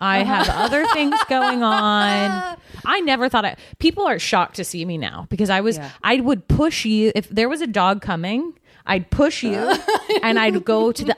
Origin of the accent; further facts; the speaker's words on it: Georgia, United States; accent: Southern; I'm from Georgia.